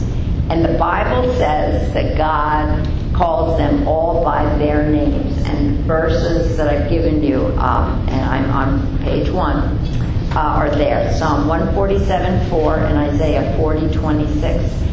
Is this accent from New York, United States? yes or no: yes; Bronx, New York, United States; Okay, because I hadn't, but I'm from the Bronx. You don't see many stars or nebulae in the Bronx.